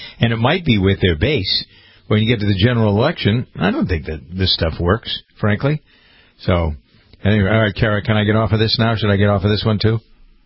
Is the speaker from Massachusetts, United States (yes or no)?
yes; Framingham, Massachusetts, United States; We just had something new in my hometown of Framingham, Massachusetts.